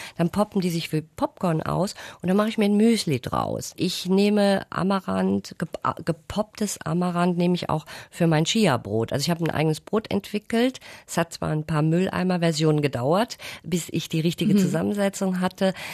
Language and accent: German; Malaysia; now in Germany; Bei uns in Malaysia ist das nicht so streng, weil da weiß man wirklich um diese Wirkung.